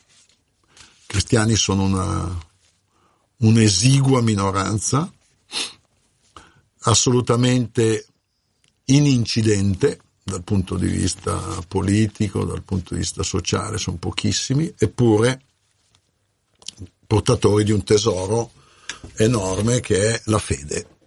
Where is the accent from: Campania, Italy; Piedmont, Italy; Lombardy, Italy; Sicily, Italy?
Lombardy, Italy; Venegono; Beh, intanto più che varesino sono varesotto, perché vengo da Venegono